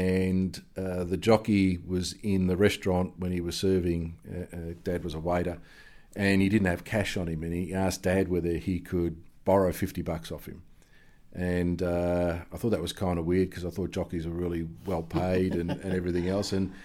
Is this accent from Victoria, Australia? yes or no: yes; Collingwood, Victoria, Australia; born there; I can go back a lot further back with Collingwood, because I was born in Collingwood.